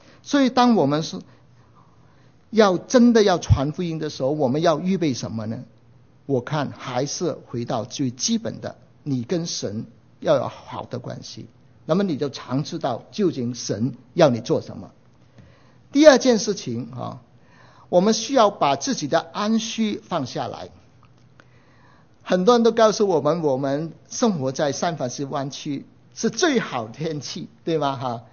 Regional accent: Hong Kong; 我们香港过来的

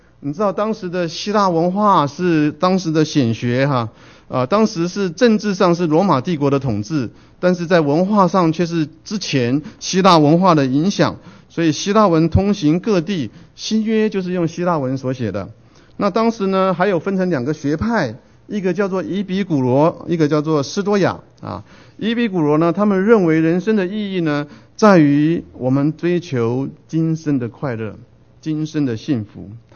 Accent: southern Taiwan, Taiwan; 因为我从台湾来，在台湾的南部长大哈，台湾的南部呢到处是偶像，到处是庙。我爸妈住的那个 apartment 的没有几步啊就是一个庙。

